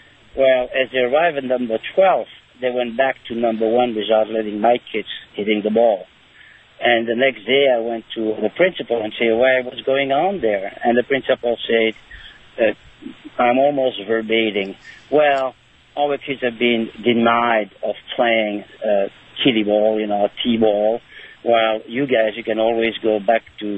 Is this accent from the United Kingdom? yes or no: no; Belgium; moved away as an adult; now in United States; I came from Belgium in 1974. My parents emigrated from Poland in the 1920s, escaping the pogroms of Eastern Europe.